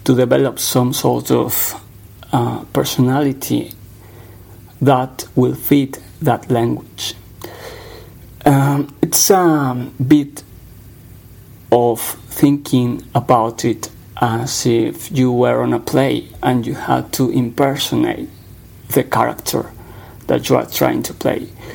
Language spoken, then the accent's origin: English; Spain; accent: Spanish; English is a second language; The way I am speaking now is with my Spanish accent, sort of. And I'm just, you know, trying to be compliant with the English rules and the English vocabulary and everything.